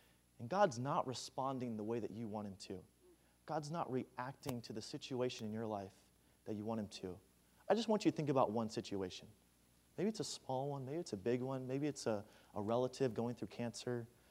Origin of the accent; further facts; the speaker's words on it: Maryland, United States; now in California, United States; Growing up in Maryland, I thought I would be used to the cold, but we moved out to California and right outside of San Diego.